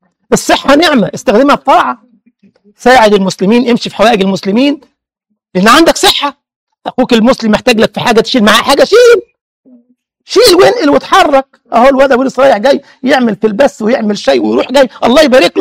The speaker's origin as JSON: {"language": "Arabic", "country": "Egypt", "said": "مش انا قلت لك زمان كان عندنا في مصر يقولوا لنا كده ايه"}